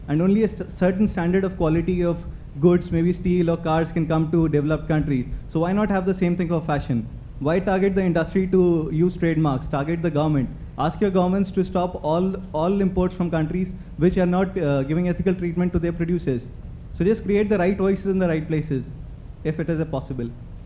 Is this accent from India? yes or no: yes; India; Because I come from India and I came with the impression that we are going to talk about the type of clothes we wear and all that jazz